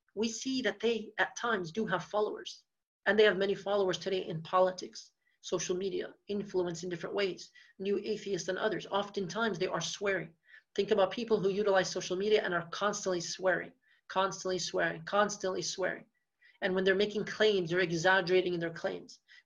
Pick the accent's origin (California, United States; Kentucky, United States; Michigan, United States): Michigan, United States; Dearborn; Now I'm from Dearborn, Michigan, and many of you, if not all of you, I believe at least 90% of you here are from Dearborn, Michigan.